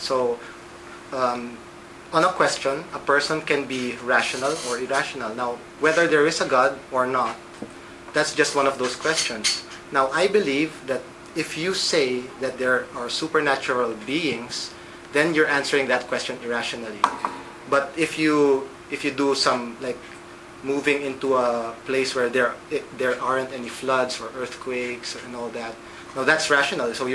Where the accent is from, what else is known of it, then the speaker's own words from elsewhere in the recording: Philippines; As a Filipino, of course, I was brought up in the Roman Catholic tradition.